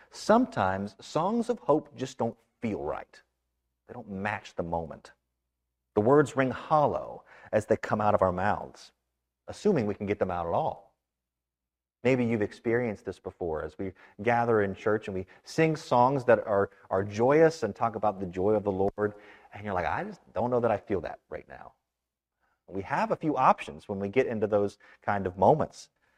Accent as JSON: {"language": "English", "region": "West Virginia", "country": "United States", "tie": "born or raised there", "said": "Sometimes I'm quite critical of the politics that go on in the state of West Virginia."}